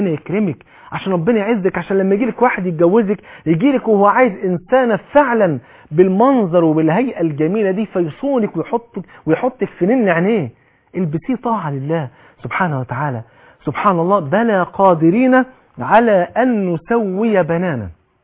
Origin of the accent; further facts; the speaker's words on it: Egypt; عجب الذنب اللي هي بيسموها عندنا في مصر العصعص